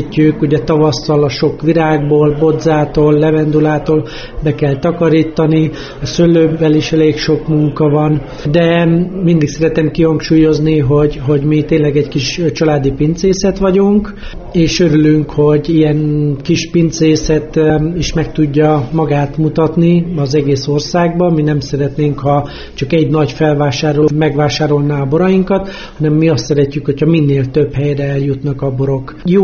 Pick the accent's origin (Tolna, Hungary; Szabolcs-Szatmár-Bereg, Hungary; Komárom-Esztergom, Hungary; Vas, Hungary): Tolna, Hungary; Paks; now in Csopak, Hungary; és Pakson nőttem fel, itt jártam iskolába, aztán később elkerültem Paksról, külföldön éltem egy jó néhány évet, és most a Balaton mellett Csopakon élek. A szüleim költöztek oda, én később költöztem